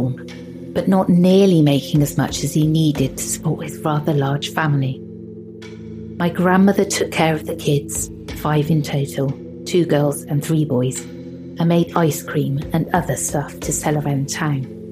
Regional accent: Colombia; I'm a 29-year-old Colombian female, being born and raised in Colombia.

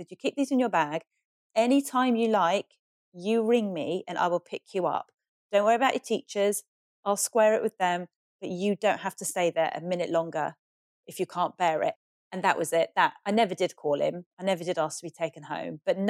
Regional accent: England, United Kingdom; also born or lived in Iran; I didn't have the wit to drop my accent. Because at primary school, I very deliberately spoke as posh as possible because I so wanted to fit in and be English.

